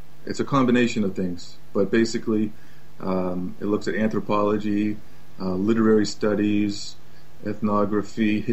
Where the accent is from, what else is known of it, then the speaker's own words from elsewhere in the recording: New Hampshire, United States; moved away as an adult; now in Jamaica; I'm originally from New Hampshire in the United States.